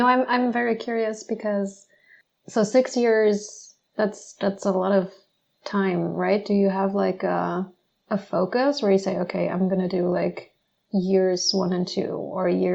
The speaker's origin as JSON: {"language": "English", "country": "Germany", "tie": "born or raised there", "second_language": "English", "said": "I grew up in Germany and I am German"}